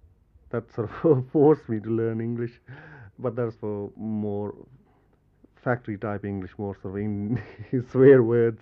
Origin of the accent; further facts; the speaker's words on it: Punjab, India; English is a second language; now in United Kingdom; I came from Punjab in India, and I came into Britain on 16th of December 1977 and landed at Heathrow Airport, Terminal 3